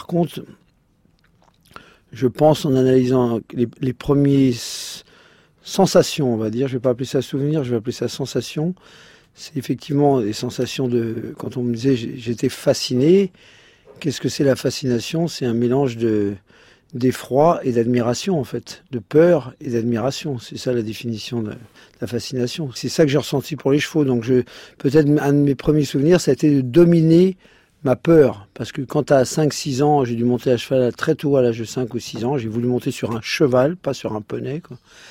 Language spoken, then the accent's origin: French; Courbevoie, Île-de-France, France; born there; puisque moi je suis né à Courbevoie. Comme chacun sait, à Courbevoie, il n'y a pas de chevaux.